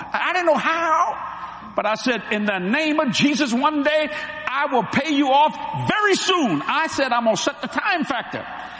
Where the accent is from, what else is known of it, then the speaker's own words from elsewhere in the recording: New Orleans, Louisiana, United States; I was born in Algiers with the Sicilians.